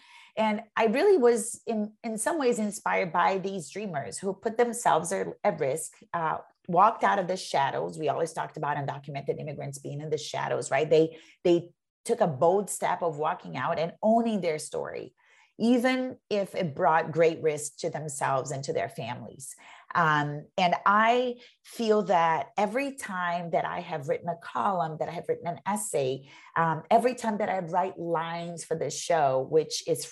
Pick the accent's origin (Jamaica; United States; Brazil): Brazil; moved away as an adult; I'm an immigrant. I'm from Brazil and I came here as an adult.